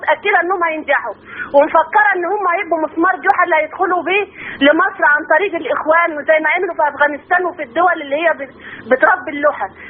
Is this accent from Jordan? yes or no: no; Egypt; احنا من الريف، يعني احنا من الاغلبيه الصامته بتاعت الشعب المصري،